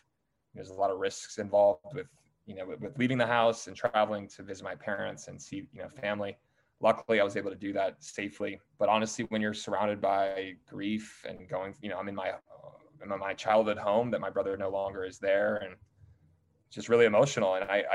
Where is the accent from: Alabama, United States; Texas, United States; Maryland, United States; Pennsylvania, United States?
Pennsylvania, United States; Pittsburgh; now in New York City, United States; And, you know, I come from Pittsburgh. I very, you know, lower middle class family, obviously well educated, but I, you know, I'm not supposed to be on Bravo. I'm not supposed to be in New York City doing what I do.